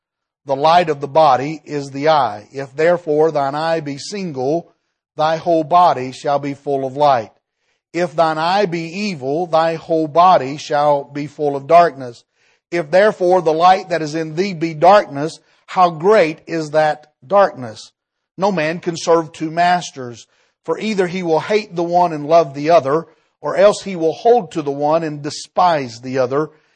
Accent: Bengal Holler, West Virginia, United States; I'm from Bengal Holler, went to Man High School, and I married my high school sweetheart 35 years ago.

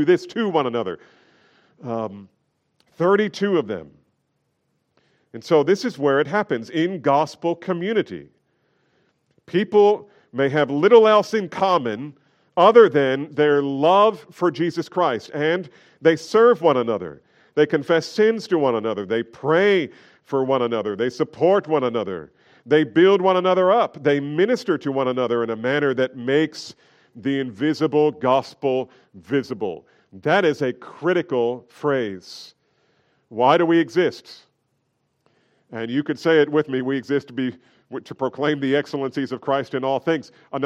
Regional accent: New Jersey, United States; Look, I grew up in New Jersey. We were trained not to make eye contact.

